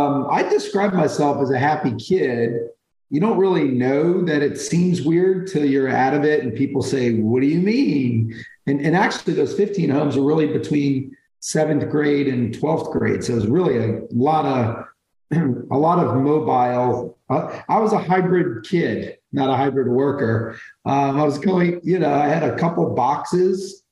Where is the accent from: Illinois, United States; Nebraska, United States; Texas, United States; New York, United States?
New York, United States; Brooklyn; born there; Let's see. I was born in Brooklyn.